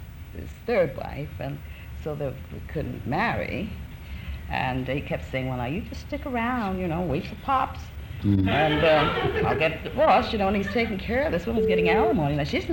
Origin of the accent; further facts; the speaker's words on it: New York, United States; No, I wanted to marry in New York. I'm from New York. I'm born in New York.